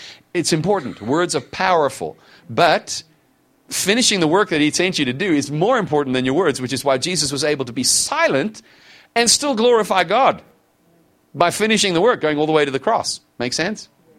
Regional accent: United States; Once I had the occasion of standing, identifying myself as an American.

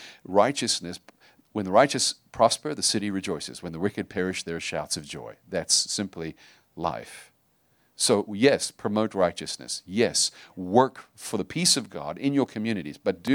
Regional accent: United States; Am I allowed to say stuff like that in an American church as an American?

